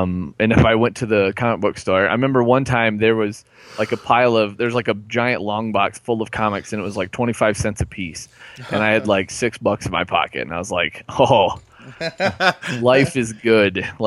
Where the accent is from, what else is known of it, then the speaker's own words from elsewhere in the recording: Detroit, Michigan, United States; But yeah, I just, and growing up in Detroit, you know, the setting was almost similar.